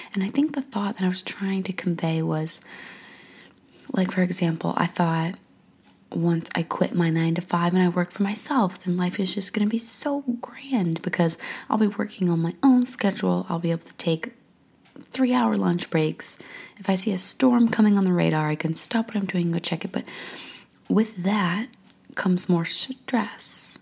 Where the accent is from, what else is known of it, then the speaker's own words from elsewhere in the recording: Indiana, United States; born there; You know, I was born in Southern Indiana and my area code was always 812.